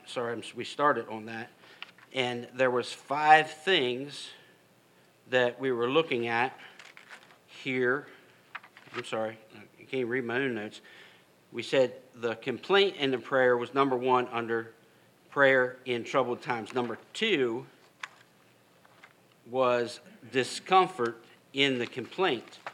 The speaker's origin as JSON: {"language": "English", "country": "United States", "said": "And I'm all American, and I'm all for what's going on right now in the upward tick"}